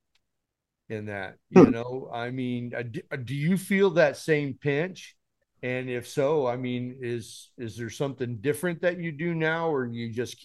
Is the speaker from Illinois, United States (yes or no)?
yes; Chicago, Illinois, United States; I'm from the Chicago area, and I started playing with, sitting in with … all them cats and stuff.